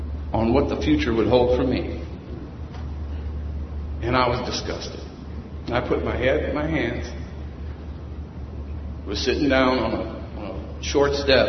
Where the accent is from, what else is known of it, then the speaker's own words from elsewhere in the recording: St. Louis, Missouri, United States; I was born and raised in St. Louis. And used to run both sides of the rivers, running in gangs and doing all kinds of mayhem, things like that.